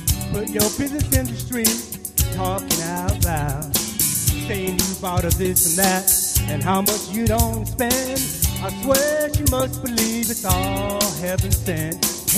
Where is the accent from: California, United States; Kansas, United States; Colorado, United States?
California, United States; Napa; Welcome to Napa, California. … this is my hometown.